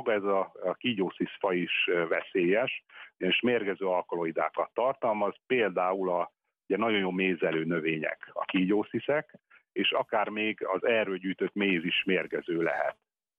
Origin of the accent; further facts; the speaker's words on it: Szarvas, Békés, Hungary; ugye szarvasi vagyok